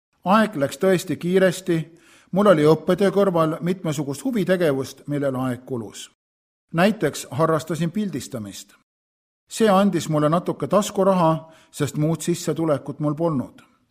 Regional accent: Hiiu County, Estonia; Meie koosolekutel Kumlas käisid mõnikord inimesed minu kodusaarelt Hiiumaalt.

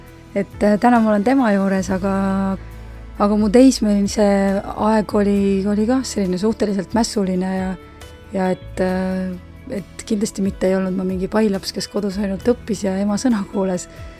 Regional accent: Viljandi, Viljandi County, Estonia; moved away as an adult; now in Tartu, Estonia; Ma olen pärit Viljandist ja seal ma elasin kuni selle ajani, kui ma lõpetasin keskkooli, siis sellest ajast alates ma olen olnud Tartus.

